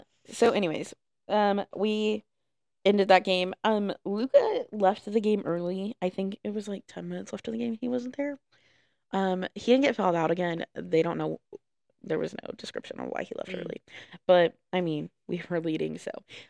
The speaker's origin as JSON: {"language": "English", "region": "New Mexico", "country": "United States", "said": "I'm from Nuevo Mexico. The college in my state."}